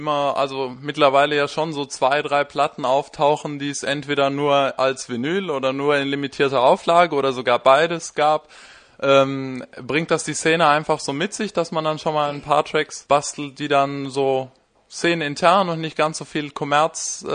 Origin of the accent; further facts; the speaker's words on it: Rhineland, Germany; Wie habe ich mir das hier so als Rheinländer, sage ich mal, vorzustellen?